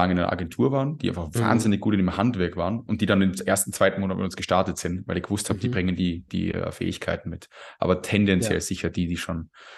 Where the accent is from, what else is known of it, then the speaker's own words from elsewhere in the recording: Salzburg, Austria; bin Österreicher, bin Salzburger. Ich versuche meinen Dialekt einigermaßen in Grenzen zu halten.